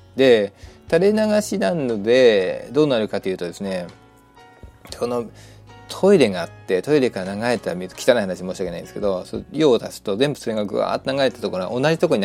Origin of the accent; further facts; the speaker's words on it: Shizuoka, Japan; その私はの静岡出身で富士山っていうね山も見ていますから